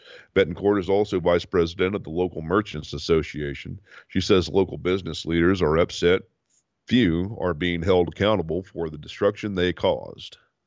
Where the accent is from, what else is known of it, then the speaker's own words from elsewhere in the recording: Texas, United States; this whole situation illustrates the need for single-party consent recording laws, as in my home state of Texas.